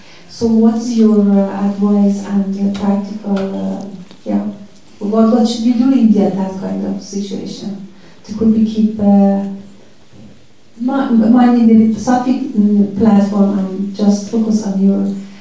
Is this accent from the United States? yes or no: no; Iran; English is a second language; I come from Iran, situation in Iran is just so disaster